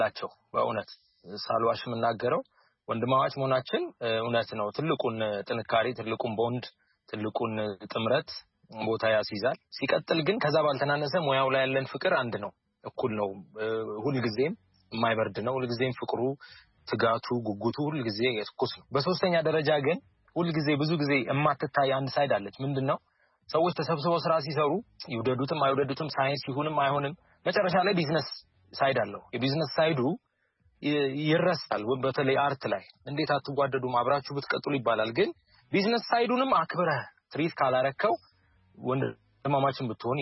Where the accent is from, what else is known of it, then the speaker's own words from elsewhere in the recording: Addis Ababa, Ethiopia; ሳድግ የበላው የጠጣ ያደግኩት ይሄንን ኢንቫይሮንመንት ነው ይሄንን ምልከታ ነው ይሄንን ፒያሳ ውስጥ የሆነ አይደንቲቲ እኔ ላይ የተሰራ ነው።